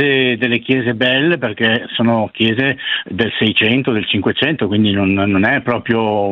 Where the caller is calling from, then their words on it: Nerviano, Lombardy, Italy; Chiamo da Nerviano. Nerviano è tra Ro e Legnano, tanto per essere